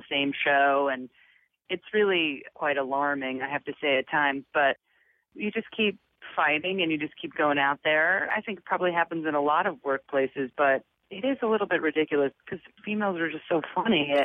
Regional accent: New York, United States; also born or lived in Rhode Island; now in Los Angeles, United States; I was raised in New York. Yeah, I'm a New Yorker. I spent my time from New York. And then as a family, we moved to Rhode Island. So New York and Rhode Island are home.

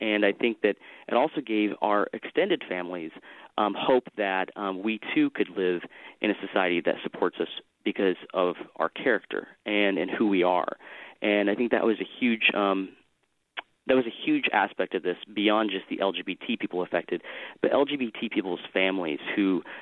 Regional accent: Minnesota, United States; now in Iowa, United States; why would I stay in Iowa when, for example, I could go to my home state of Minnesota

